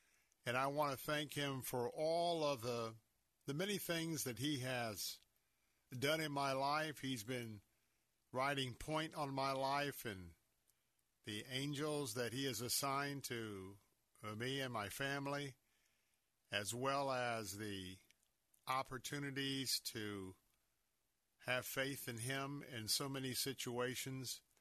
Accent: Tampa, Florida, United States; I was born and raised here in Tampa.

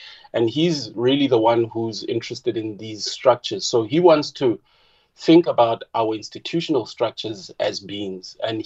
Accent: Kuruman, Northern Cape, South Africa; indigenous knowledge systems from my hometown in Kuruman.

